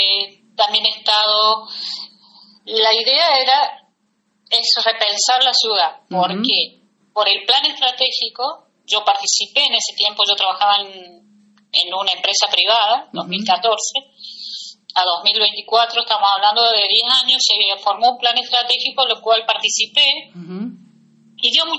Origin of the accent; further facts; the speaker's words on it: San Luis, Argentina; soy nativa de San Luis, vivo uh-huh. en San Luis, soy criada, mis hijos también, uh-huh. vinimos a Juan Acorlay hace más de 14 años, uh-huh. amo Juan Acorlay